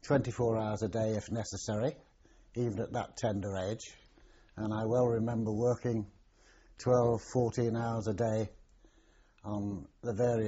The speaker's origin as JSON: {"language": "English", "town": "Manchester", "region": "North West England", "country": "United Kingdom", "tie": "born there", "said": "I was born in Rush Home in Manchester in 1922."}